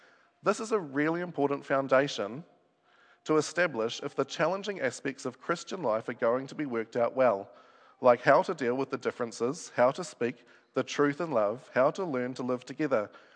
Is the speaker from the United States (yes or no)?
no; Ngaruawahia, Waikato, New Zealand; I come from Ngaruawahia